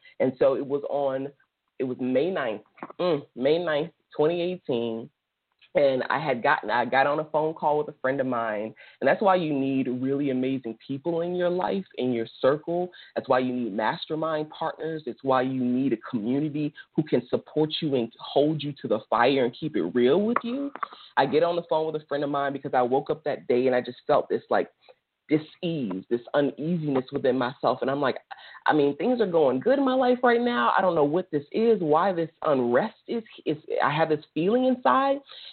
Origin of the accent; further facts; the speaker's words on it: New Orleans, Louisiana, United States; now in California, United States; And so I didn't end up going to college, you know, here in California, but I went in New Orleans, my hometown.